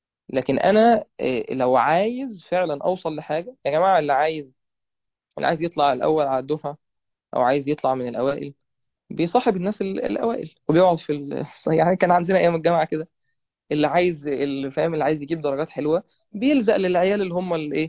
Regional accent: Egypt; بخلاف مثلا عندنا في مصر الوضع مختلف. فهنا الطاعة بقت مختلفة بسبب اختلاف الزمان والمكان

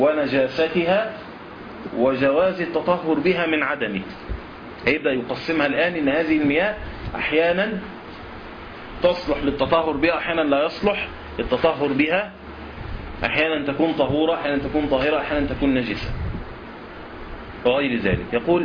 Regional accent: Egypt; البرد المعروف اللي بينزل عندنا في مصر ده يشبه الثلج لكنه صغير وأصلب منه

